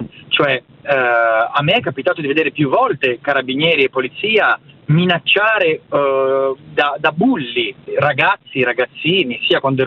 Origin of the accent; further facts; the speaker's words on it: Genoa, Liguria, Italy; sono genovese